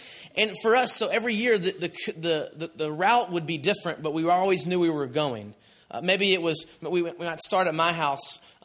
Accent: Knoxville, Tennessee, United States; And I grew up in South Knoxville, and if you want to see good Christmas lights, that's where you should go, South Knoxville.

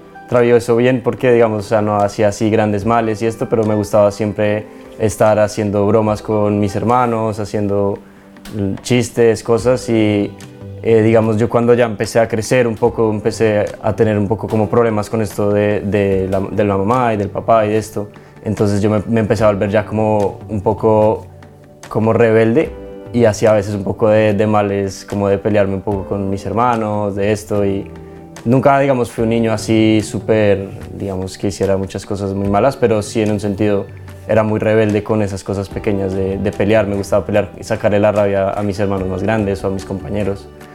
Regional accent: Bogotá, Colombia; born there; tengo 23 años. Yo nací en Bogotá, Colombia, en el año 99.

